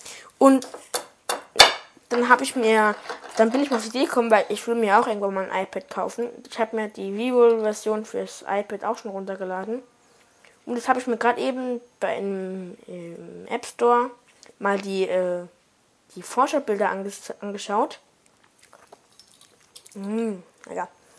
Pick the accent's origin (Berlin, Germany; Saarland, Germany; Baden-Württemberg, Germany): Saarland, Germany; accent: Saarland dialect; Ja, ich wohne im Saarland, das kann man an meinem Akzent oder, Akzent im Dialekt hören.